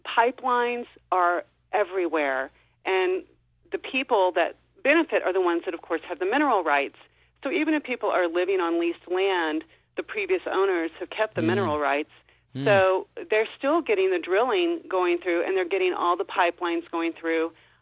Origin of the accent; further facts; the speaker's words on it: Texas, United States; And I'd also like to say that I'm originally from Texas